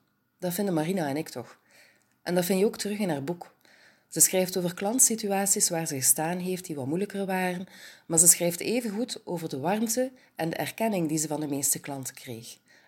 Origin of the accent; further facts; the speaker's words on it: Ghent, Flanders, Belgium; accent: Ghent; ik heb mijn Gents accent